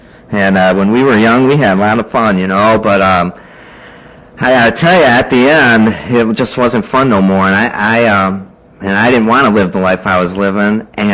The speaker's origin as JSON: {"language": "English", "town": "Cleveland", "region": "Ohio", "country": "United States", "tie": "born or raised there", "said": "I grew up over here. I grew up down in Cleveland on East 71st Street, you know."}